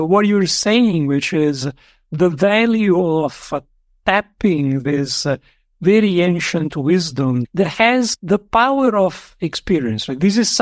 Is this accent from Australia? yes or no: no; Italy; born there; English is a second language; My personal story is that I was born in Europe, in Italy. So I grew up with a classic Western frame of mind.